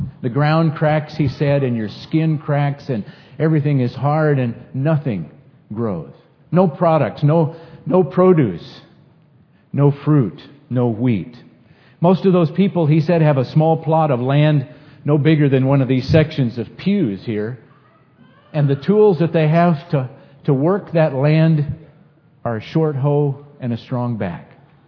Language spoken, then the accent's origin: English; North Dakota, United States; I grew up in North Dakota. And in North Dakota, they grow everything, it seems like.